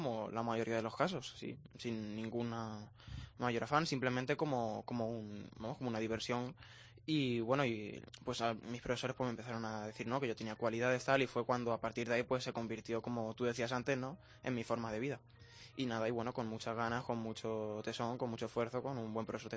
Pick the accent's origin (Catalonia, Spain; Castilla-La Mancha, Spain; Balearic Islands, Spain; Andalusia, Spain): Castilla-La Mancha, Spain; Albacete; pianistas de Albacete, de mi ciudad, ¿no? Pues lo cual me hace estar aún más satisfecho, ¿no? Por ser en mi tierra, claro.